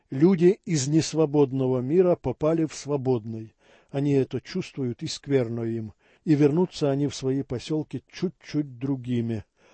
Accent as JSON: {"language": "Russian", "town": "Sievierodonetsk", "region": "Luhansk Oblast", "country": "Ukraine", "tie": "born there", "also_born_or_lived": "Lviv / Kharkiv / Kyiv", "first_language": "ru", "said": "Я родился и жил до 92-го года в Северодонецке, в Донбассе. Регулярно езжу туда к родителям. Мама азербайджанка, отец белорус. Мой родной язык русский, но я знаю украинский. Он мне нравится, и я считаю себя украинцем"}